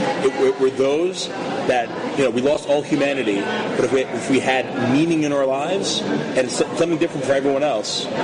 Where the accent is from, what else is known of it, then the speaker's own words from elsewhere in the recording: New Jersey, United States; I mean, I'm from New Jersey, I'm an outsider as well.